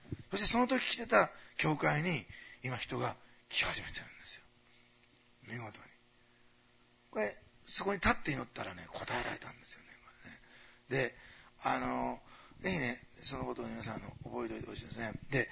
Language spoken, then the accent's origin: Japanese; Osaka, Japan; born there; すいませんね、大阪生まれの人はしつこいところがありまして。